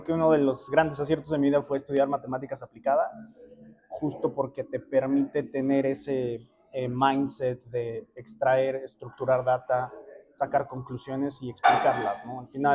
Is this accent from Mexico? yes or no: yes; Mexico City, Mexico; now in New York, United States; Yo soy de la Ciudad de México y creo que Nueva York es una ciudad que te permite muchas cosas.